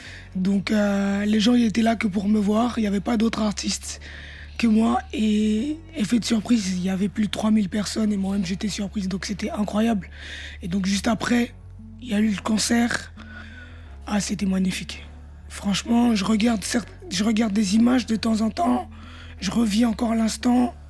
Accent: Brazzaville, Republic of the Congo; Qui a fait le déplacement pour venir chez moi à Brazza.

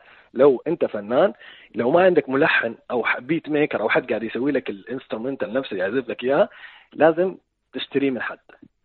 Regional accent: United Arab Emirates; born there; accent: Emirati; أنا من مواليد الإمارات العربية، فشيء أساسي العربي اللي أستخدمه هو العربي الدارج في الإمارات أو باللهجة الإماراتية

